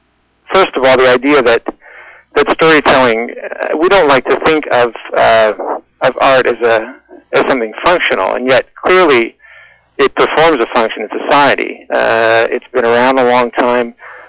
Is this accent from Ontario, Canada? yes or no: yes; Ontario, Canada; In my hometown in Ontario, it was always Fratarkinjeli.